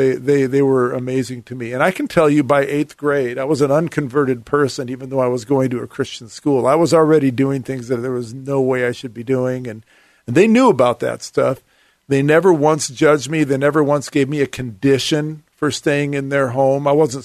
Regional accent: Seattle, Washington, United States; I grew up in Seattle, and I love the Northwest. I'm really thrilled to be back here. I grew up in Seattle.

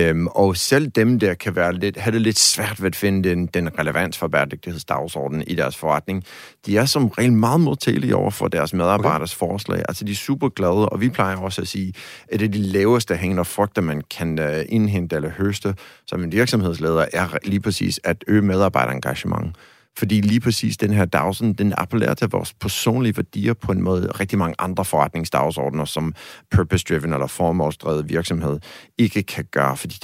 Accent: United States; Danish is a second language; Jeg er amerikaner.

